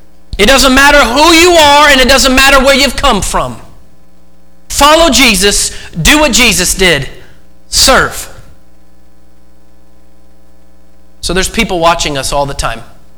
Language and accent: English; Oregon, United States; now in Iowa, United States; I'm thankful God called me here because I was born and raised in Oregon.